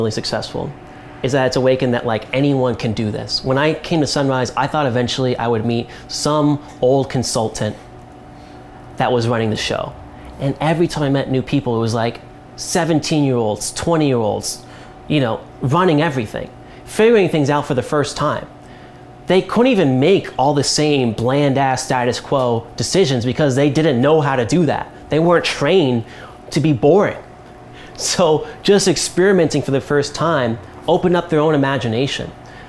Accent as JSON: {"language": "English", "region": "Florida", "country": "United States", "tie": "born or raised there", "said": "Like, you have to realize, growing up in Florida, we hated Al Gore. We hated environmentalists. We despised the people who told us our state was going to sink into the sea."}